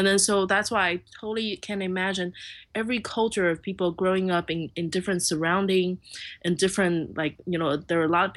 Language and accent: English; Taipei, Taiwan; first language Mandarin; English is a second language; I grew up in Taipei, that's the capital, and right. Then most of us only speak Mandarin. And even though my parents and grandparents, they spoke Taiwanese, but I would respond in Mandarin to them. So I actually don't speak Taiwanese.